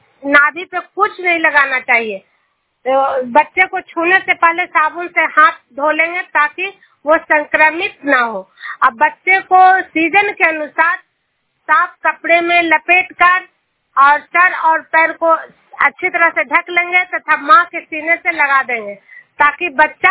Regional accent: Bihar, India; और मैं नालंदा जिला से हूँ।

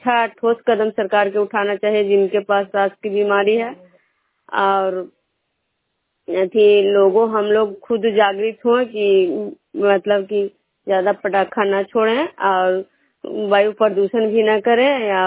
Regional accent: Vishnupur, Bihar, India; मैं विष्णुपुर ग्राम खजरा पंचायत नालंदा जिला नगर नौसा प्रखंड के निवासी हूँ।

